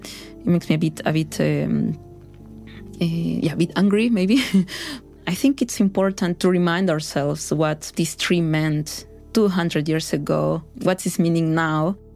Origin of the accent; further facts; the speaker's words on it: Peru; I am original from the Peruvian Amazon.